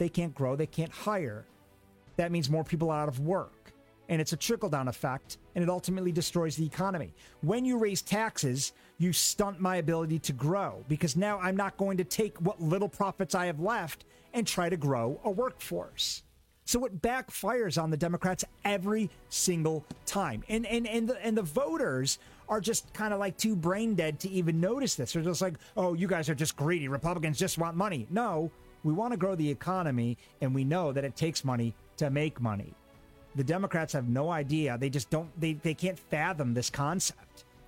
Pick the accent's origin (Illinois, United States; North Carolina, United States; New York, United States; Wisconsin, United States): New York, United States; If he holds one closer to my home state of New York